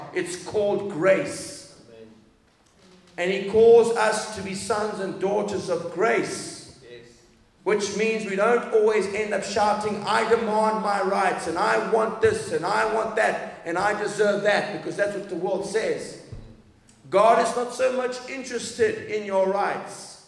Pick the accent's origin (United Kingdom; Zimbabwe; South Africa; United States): Zimbabwe; I've got some brothers here from Zimbabwe. I'm from Zimbabwe.